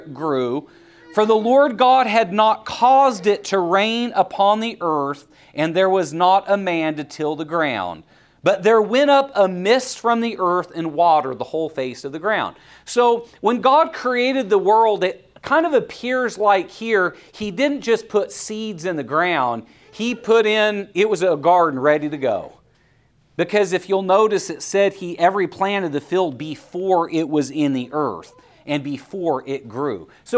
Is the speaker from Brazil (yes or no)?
no; Oregon, United States; Now, I am from Oregon originally, and I grew up with knowing what rain was. We had gentle showers of blessing in Oregon.